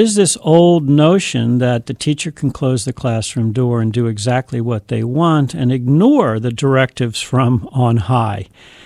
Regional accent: Pennsylvania, United States; and then moved back east. I grew up near Philadelphia.

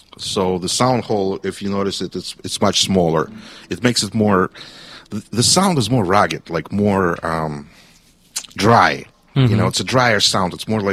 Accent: Ukraine; So I'm from Ukraine.

